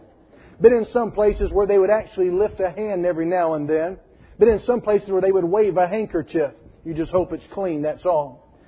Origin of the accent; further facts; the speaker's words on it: the South, United States; You know, growing up in the South, I would hear a lot of preaching about things of the future, such as the rapture and heaven.